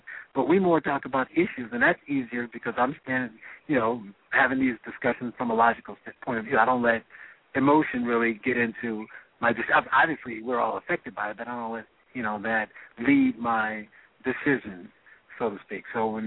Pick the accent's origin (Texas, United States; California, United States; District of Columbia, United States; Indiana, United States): Indiana, United States; Gary; I grew up in Gary, Indiana, so and it's pretty much the same kind of background as most black people in Chicago on the South Side and West Side.